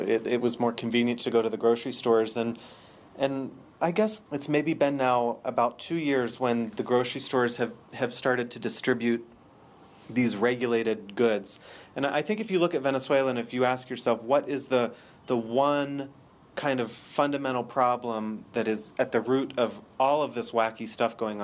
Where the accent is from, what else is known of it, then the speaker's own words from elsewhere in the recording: Pennsylvania, United States; I'm from the U.S. I'm from Pennsylvania. I studied here in Venezuela as an exchange student after high school back in 2001 and 2002